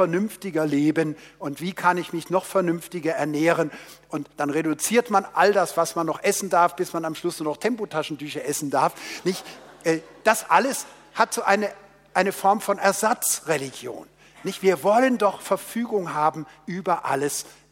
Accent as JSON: {"language": "German", "region": "Rhineland", "country": "Germany", "said": "Wir als Rheinländer, wir geben das Geld aus, das wir nicht haben"}